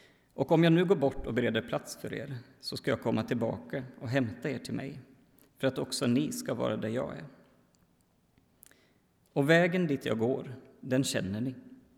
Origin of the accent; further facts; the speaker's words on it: Lidköping, Västra Götaland County, Sweden; now in Örebro, Sweden; så kommer jag ifrån Lidköping. Den här församlingen är min första församling som jag blev medlem i när jag var 16 år gammal. Nu så bor jag i Örebro